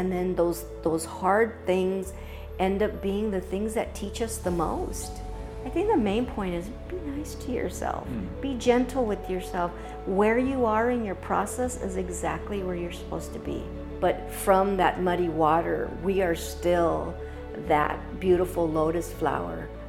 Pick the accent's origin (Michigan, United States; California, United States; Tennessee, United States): California, United States; Los Angeles; now in Santa Barbara, United States; born and raised in Los Angeles, moved up to the Santa Barbara area about 4.5 years ago